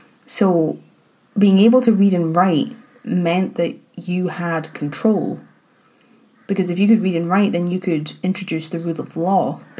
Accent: Portmahomack, Scotland, United Kingdom; like I said, like, I grew up in Port Mahomet, and there was always archaeological digs happening

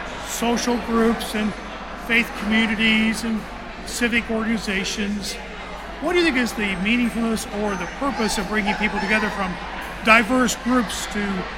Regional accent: Princeton, Indiana, United States; So, I'm originally from Princeton, right nearby, so how about that? Small world.

